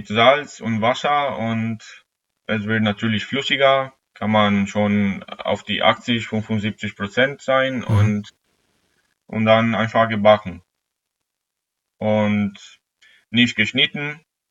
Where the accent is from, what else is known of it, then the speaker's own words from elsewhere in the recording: northern Italy, Italy; German is a second language; also born or lived in Venice; now in Germany; Also ursprünglich bin ich in Venedig geboren und habe ich mein ganzes Leben vor Deutschland einfach in Norditalien verbracht.